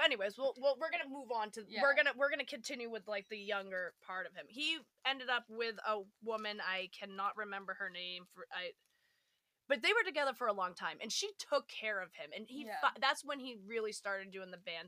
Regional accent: New England, United States; we're two New England girls, like, here in New England

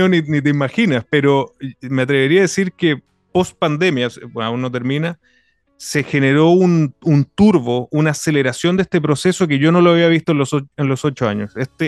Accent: Iquique, Tarapacá, Chile; Yo vivo en Iquique, aquí en la región de Tarapacá, y siento también una responsabilidad del lugar donde yo nací donde vivo.

